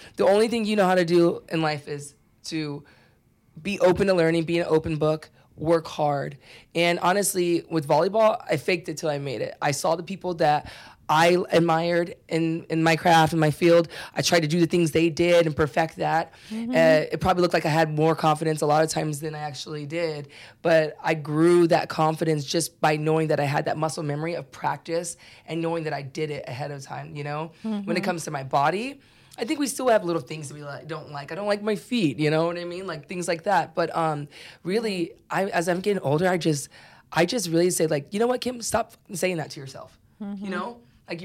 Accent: Pennsylvania, United States; And I'm coming from Pennsylvania.

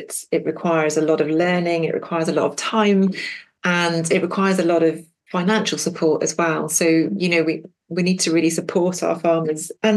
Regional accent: Scotland, United Kingdom; my heart is definitely in Scotland. I can't claim to be Scottish, but I grew up just outside Edinburgh in the late 70s and went to uni at Edinburgh University.

